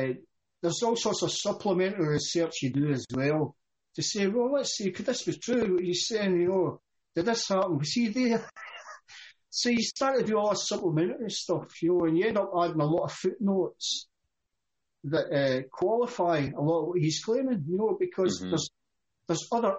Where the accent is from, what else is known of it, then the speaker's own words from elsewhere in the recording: Scotland, United Kingdom; being a Scot, from when I was a little kid, I loved the idea of this man Wallace